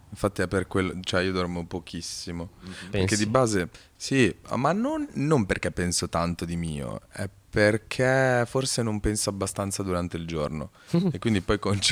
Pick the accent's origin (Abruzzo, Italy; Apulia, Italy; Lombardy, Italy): Lombardy, Italy; Milan; born there; No, io sono nato a Milano